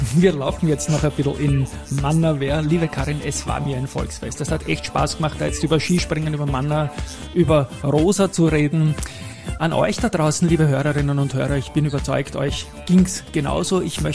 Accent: Vienna, Austria; Ich bin ja aufgewachsen in Donaustadt

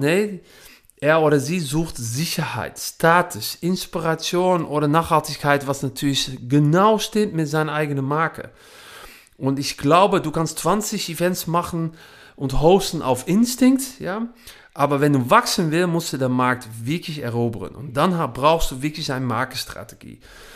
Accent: Netherlands; German is a second language; now in Germany; man hört es auch ein bisschen. Ich komme aus Holland, aber rund seit jetzt, ich glaube so 9 Jahre jetzt schon wieder in Deutschland.

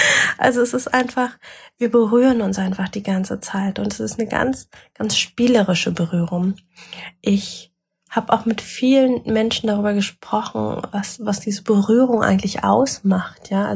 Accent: Germany; wir als ja Deutsche, als Westler, wir leben einfach in einer Gesellschaft, die einfach in der Norm sehr, sehr berührungsarm ist.

